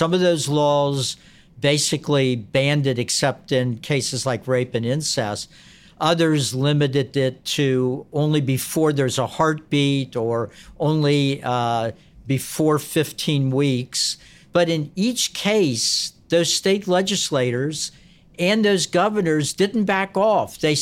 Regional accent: Kentucky, United States; there are two very conservative states, Montana and my home state of Kentucky, that had pro-life referenda on the ballot

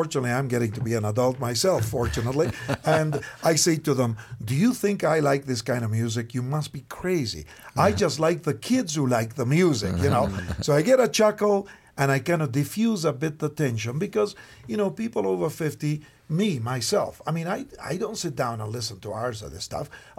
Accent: Argentina; born there; English is a second language; We started because I was born in Argentina, as I'm sure my accent tells somehow.

